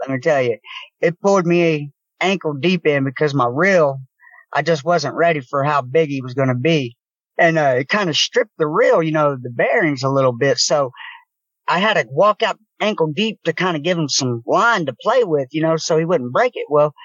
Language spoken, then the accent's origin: English; Oklahoma, United States; I'm from Oklahoma. I'm kind of a southern boy.